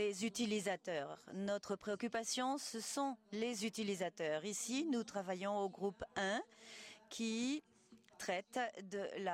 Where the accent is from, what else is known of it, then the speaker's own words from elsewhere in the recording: Belgium; je viens de Belgique